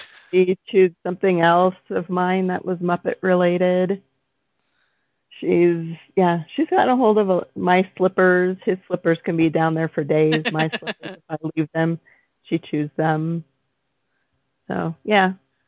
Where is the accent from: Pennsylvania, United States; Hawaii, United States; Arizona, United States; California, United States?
Hawaii, United States; But I haven't seen one since I was growing up in Hawaii, and I used to.